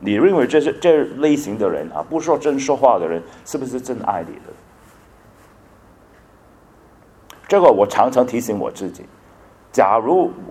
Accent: China; 因为我们中国人很重要的面子的问题

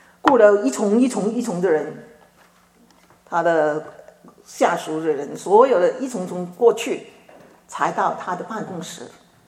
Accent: Guangdong, China; 所有的东西不给我们潮州人的好吃

